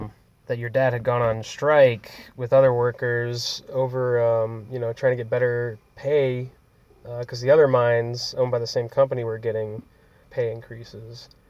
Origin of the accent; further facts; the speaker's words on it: the South, United States; And, like, growing up in the South and around here, it's just people just keep their heads down and don't speak out.